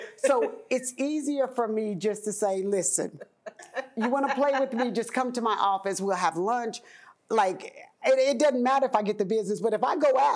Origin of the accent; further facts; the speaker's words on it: Oklahoma, United States; Although I'm still from Oklahoma